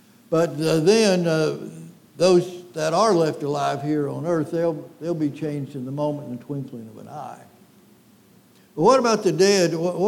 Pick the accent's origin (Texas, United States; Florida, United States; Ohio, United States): Florida, United States; I grew up some in Florida, and you used to be able to eat a rattlesnake.